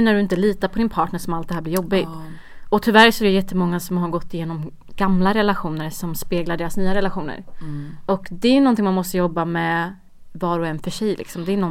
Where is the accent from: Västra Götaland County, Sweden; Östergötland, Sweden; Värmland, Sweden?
Västra Götaland County, Sweden; Uddevalla; Även fast vi är från Uddevalla liksom.